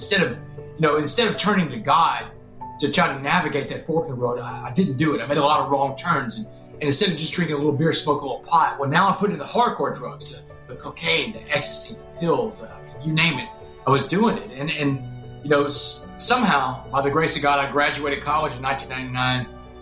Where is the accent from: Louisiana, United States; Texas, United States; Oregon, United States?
Texas, United States; Texas high school football religion is like a religion down in Texas. And I was the star quarterback in my hometown.